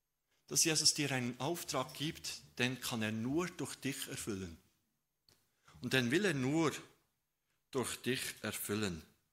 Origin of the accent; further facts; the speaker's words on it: Bern, Switzerland; Wir sind ja Berner.